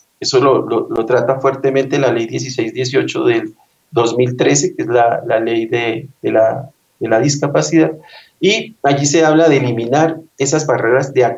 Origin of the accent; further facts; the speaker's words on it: Colombia; somos colombianos